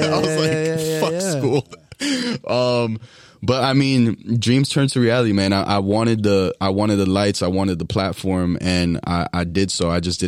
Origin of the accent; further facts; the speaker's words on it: Miami, Florida, United States; I jumped around. I jumped around Kendall to Coral Gables to Coral Gables to... back to Kendall